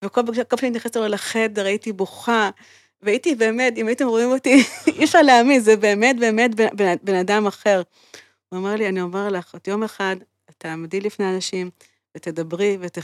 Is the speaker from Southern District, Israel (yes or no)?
no; Haifa, Haifa District, Israel; born or raised there